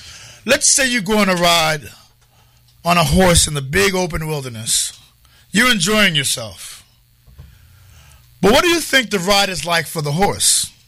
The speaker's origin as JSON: {"language": "English", "town": "New York City", "region": "New York", "country": "United States", "said": "from Harlem, the lowest paid man in the room"}